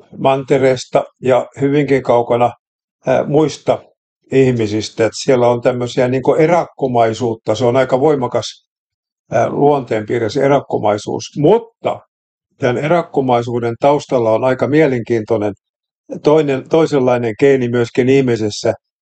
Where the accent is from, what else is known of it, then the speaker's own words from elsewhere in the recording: Lyökki, Southwest Finland, Finland; mäkin olen kotoisin Lomperin tuota Lyökistä, eli Uudenkaupungin ulkosaaristosta, joka on ihan siellä se ulkomeren partalla